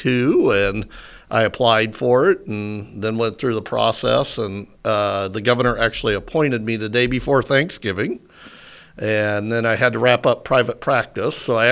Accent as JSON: {"language": "English", "town": "Omaha", "region": "Nebraska", "country": "United States", "tie": "born or raised there", "said": "No, I grew up in Omaha."}